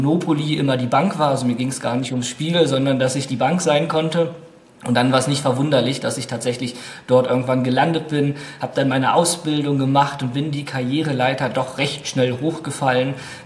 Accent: Wolfsburg, Lower Saxony, Germany; ich bin aufgewachsen in Wolfsburg und wer Wolfsburg kennt, Wolfsburg ist die klassische Arbeiterstadt, also alles um Volkswagen herum entstanden.

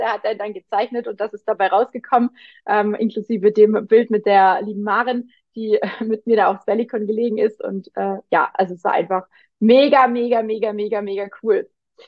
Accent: Baden-Württemberg, Germany; moved away; Also bei uns, da wo ich herkomme, im Schwabenländle gibt es nicht groß viel Berge

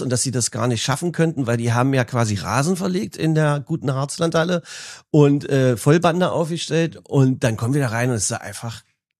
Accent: Magdeburg, Saxony-Anhalt, Germany; Wir sind Magdeburger Jungs und wir haben auch in Teilen ein blau-weißes Herz.

